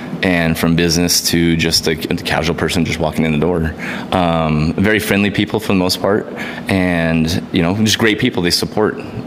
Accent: Deming, New Mexico, United States; I'm from Deming, New Mexico, and so I've been around it my whole life. All my friends are farmers from down there.

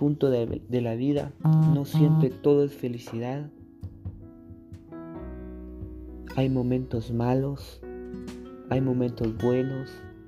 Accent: Guatemala; unidos como guatemaltecos, como todo un planeta juntos, para salir adelante

